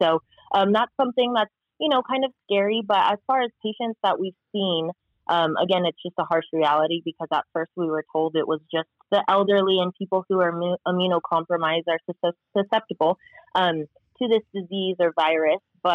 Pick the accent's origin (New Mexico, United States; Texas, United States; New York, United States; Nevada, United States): Nevada, United States; Reno; I moved back to Reno, Nevada, my hometown.